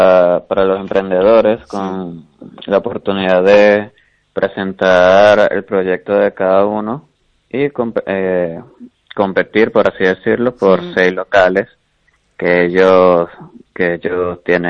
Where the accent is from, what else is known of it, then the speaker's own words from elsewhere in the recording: Venezuela; moved away as an adult; yo ya lo tenía planteado desde donde vengo, que soy de Venezuela.